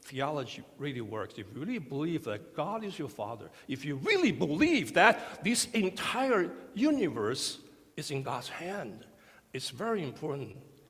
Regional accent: Taiwan; now in United States; I was raised in Taiwan, and my parents came from China, and I grew up in the States.

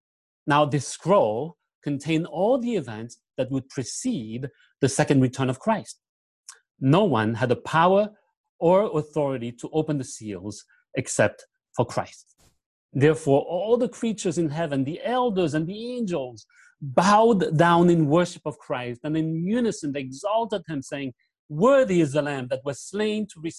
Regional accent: Paris, Île-de-France, France; while growing up in Paris, just the six of us

